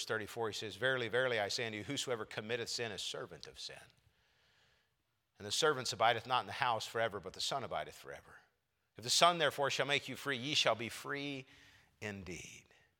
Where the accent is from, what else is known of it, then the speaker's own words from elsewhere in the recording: China; Well, growing up in China on the mission field, as the church plant was getting underway, and my dad started a Bible study on Friday nights